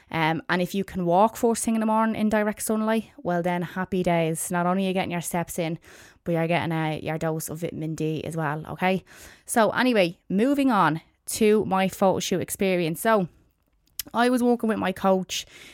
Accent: Ireland; as an Irish person and, you know, someone who lives in a country where there's such a lack of sunlight in the winter time

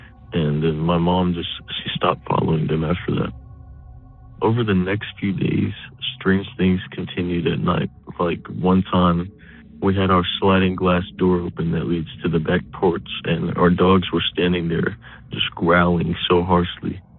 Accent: Kentucky, United States; I'm from Kentucky.

